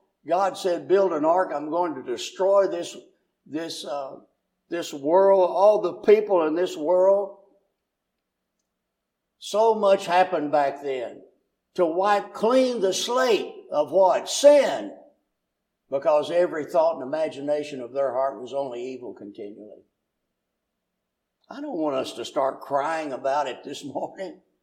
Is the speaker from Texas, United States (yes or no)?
no; Tennessee, United States; now in Lincoln, United States; I'm from Tennessee. A different culture altogether.